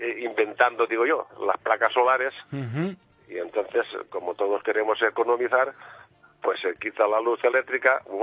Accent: Torrent, Valencian Community, Spain; Soy de Valencia, Torrente de Valencia.

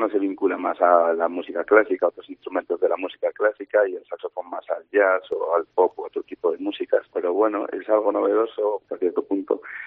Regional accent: Astorga, Castile and León, Spain; los dos somos de León, tenemos los dos 26 años ahora, y yo soy de Astorga

